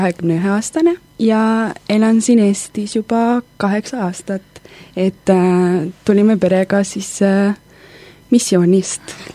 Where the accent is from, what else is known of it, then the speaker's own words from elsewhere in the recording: Spain; Estonian is a second language; now in Estonia; Muidugi mainida ka, et me oleme Hispaaniast.